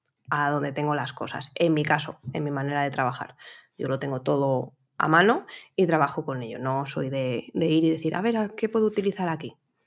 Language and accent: Spanish; Valladolid, Castile and León, Spain; Que esto me di cuenta yo cuando salí aquí del pueblico, de Valladolid, que parece que estoy en un pueblo.